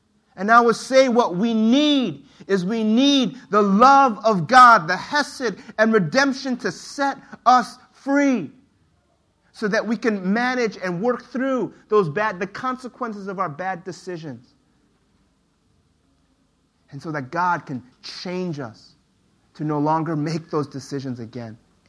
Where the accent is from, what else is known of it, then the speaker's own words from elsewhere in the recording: United States; I remember growing up, and I grew up in two cultures. You see, I grew up in the United States, and where I didn't have a lot of Asian friends.